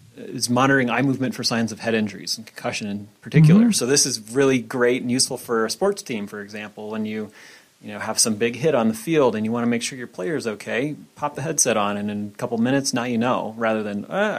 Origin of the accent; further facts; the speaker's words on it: Montana, United States; I'm actually from Montana. Yeah, I grew up in the Bitterroot Valley, so just about a half an hour.